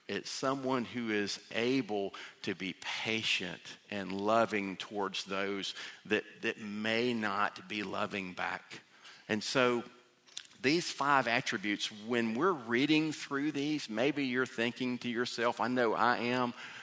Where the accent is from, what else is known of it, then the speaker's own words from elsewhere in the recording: Vidalia, Georgia, United States; Now, I learned this when I grew up in Vidalia, Georgia, and there wasn't much to do in the summer.